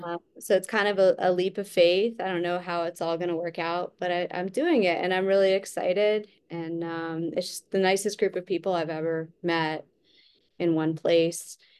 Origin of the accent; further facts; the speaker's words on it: Santa Fe, New Mexico, United States; from Santa Fe, New Mexico.